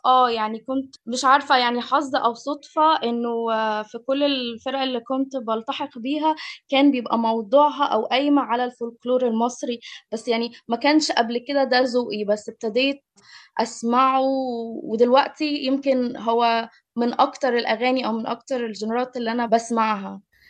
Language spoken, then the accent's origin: Arabic; Egypt; بالنسبة لي أو بالنسبة لنا إحنا مصريين متعودين على الإيقاع المقسوم والفلاحي